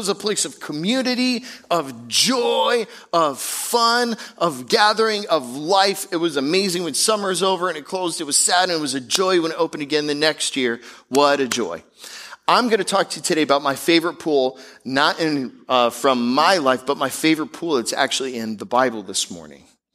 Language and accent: English; Seattle, Washington, United States; now in South Florida, United States; I was not born in Florida. I was born in Seattle, and somehow, in God's sense of humor, I'm Seattle boy.